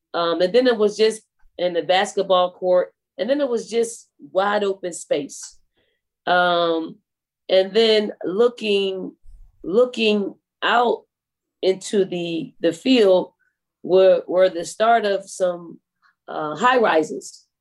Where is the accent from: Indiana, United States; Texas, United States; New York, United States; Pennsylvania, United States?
Pennsylvania, United States; Philadelphia; Well, I grew up in Philadelphia, North Philly, specifically in the housing projects called the Raymond Rosen Housing Projects.